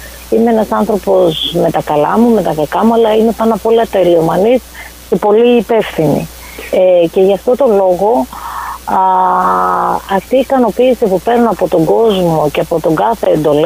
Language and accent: Greek; Greece; moved away; Νομίζω ότι το ότι είμαι Ελληνίδα είναι και ακριβώς με έχει κάνει αυτό που είμαι, γιατί ήρθα από την Ελλάδα